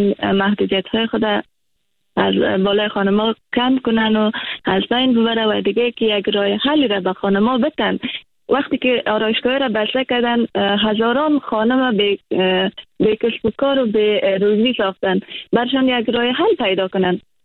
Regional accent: Afghanistan; پیام ما به خانم های شجای وطنم افغانستان ای است

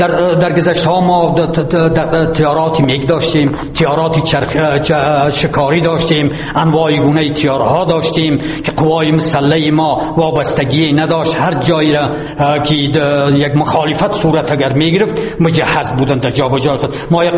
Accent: Afghanistan; born there; در سال 1325 مطابق با 1946 در ولسوالی امروزه کوف به دنیا آمدم.

